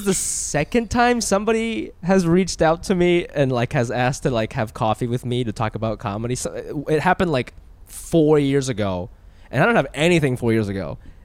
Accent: Ohio, United States; I am from Ohio

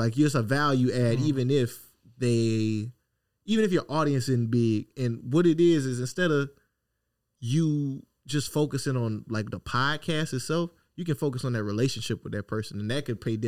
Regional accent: Opelousas, Louisiana, United States; I'm this dude from Opelousas, Louisiana. I played football at Louisiana Tech

